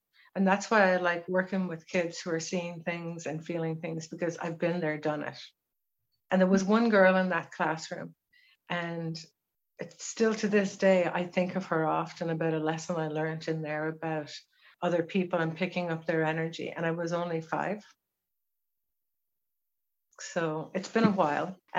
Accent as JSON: {"language": "English", "country": "Ireland", "tie": "born or raised there", "said": "because I'm Irish, we grew up in school being trained in, and we didn't even realize, being taught a lot of Celtic mythology and Celtic teachings, along with the Catholic stuff."}